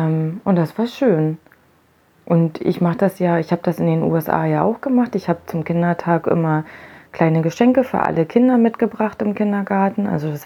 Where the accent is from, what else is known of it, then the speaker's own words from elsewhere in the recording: Germany; ich bin aus dem Osten